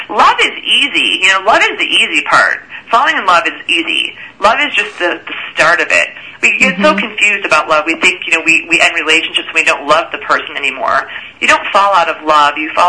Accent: Chicago, Illinois, United States; You know, when I grew up in Chicago, I didn't know I had emotional wounds.

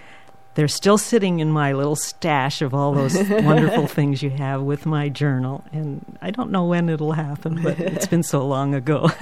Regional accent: Canada; I feel I'm Canadian, or North America, and now this is my home.

